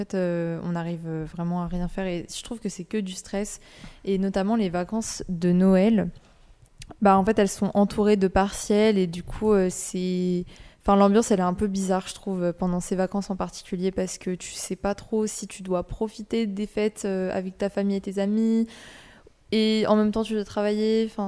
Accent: Auvergne-Rhône-Alpes, France; now in Orléans, France; je suis à la Fac d'Orléans. Mais à la base, je viens d'un côté de Lyon. Et du coup, c'est super loin.

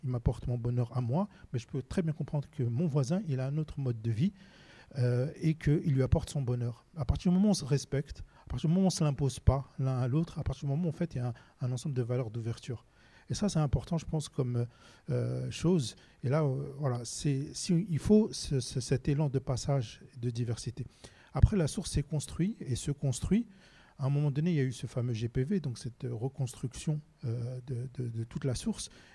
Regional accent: Orléans, Centre-Val de Loire, France; Moi, j'ai 48 ans, j'ai travaillé beaucoup en région parisienne. Et en fait, quand on me disait, ben, t'es d'où? Je disais, ben, d'Orléans.

